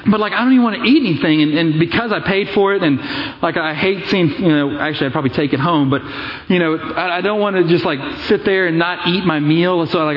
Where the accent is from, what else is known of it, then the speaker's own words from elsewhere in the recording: Austin, Texas, United States; But I grew up in Austin. She grew up here in Dallas.